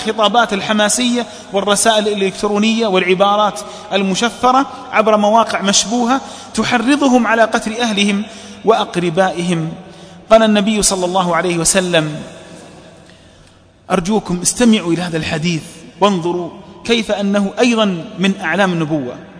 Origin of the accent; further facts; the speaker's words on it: Saudi Arabia; بلادنا السعودية